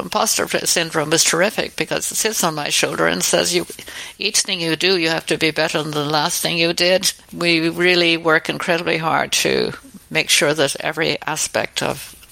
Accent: Ireland; And I said, "No, I'm the Irish designer."

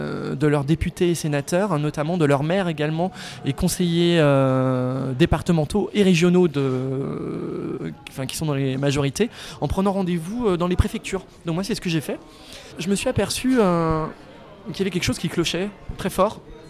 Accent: Brittany, France; effectivement, je suis breton, affirmé de naissance, de sol, de cœur.

